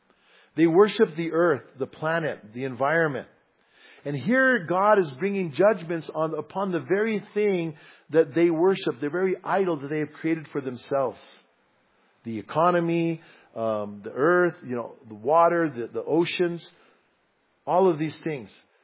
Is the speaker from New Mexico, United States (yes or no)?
yes; Bernalillo, New Mexico, United States; accent: Bernalillo; My Bernalillo accent's coming out. Yeah, I got shivers, man. And so anyways, Oh, Lord have mercy. Okay, I am mostly Hispanic, by the way, even though I can't speak Spanish, okay?